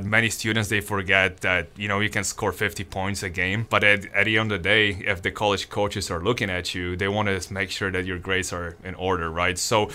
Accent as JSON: {"language": "English", "country": "Poland", "second_language": "English", "moved": "as an adult", "said": "the biggest challenge for me as a coach was I come from Poland, right? And for me to come here, it's a little bit different culture."}